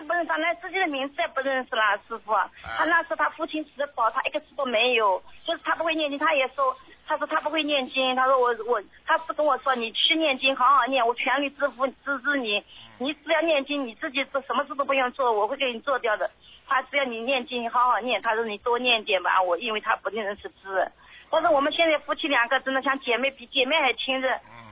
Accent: Zhejiang, China; now in Jiangsu, China; 我是浙江人，但是我现在在江苏

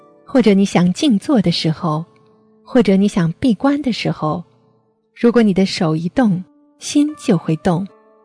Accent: China; 为什么我们中国人要学中庸之道啊

